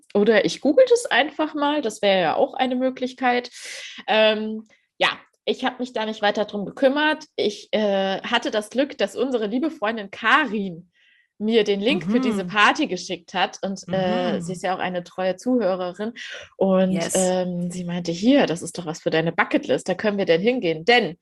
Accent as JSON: {"language": "German", "town": "Erfurt", "region": "Thuringia", "country": "Germany", "lives_now": "Berlin, Germany", "said": "weil in Berlin ist das ja nicht wie damals bei uns in Erfurt, wo man irgendwie 5 Minuten läuft"}